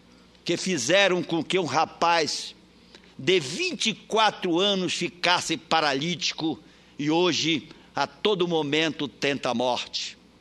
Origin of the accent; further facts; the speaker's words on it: Salvaterra, Pará, Brazil; Cito o exemplo da minha terra. O prefeito da minha terra, de Salvaterra